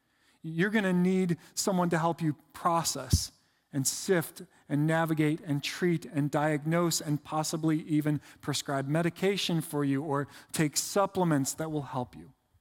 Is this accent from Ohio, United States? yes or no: yes; Painesville, Ohio, United States; I grew up in Painesville, Ohio, near Lake Erie.